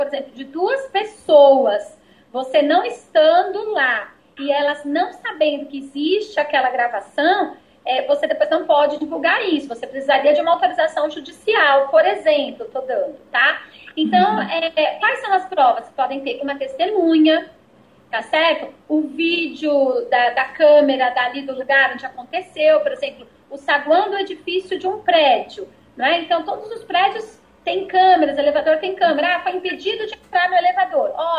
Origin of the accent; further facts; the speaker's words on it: São Paulo, Brazil; Nós vivemos aqui no Nordeste, eu não sou daqui, mas eu tenho filhas nordestinas, me considero nordestinas, e eu sou de São Paulo